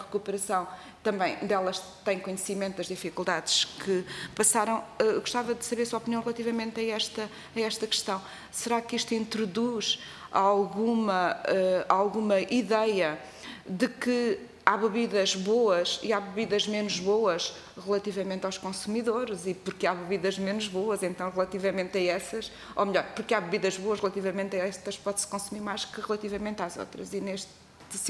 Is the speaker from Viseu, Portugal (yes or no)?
yes; Viseu, Portugal; eu também sou do interior de Viseu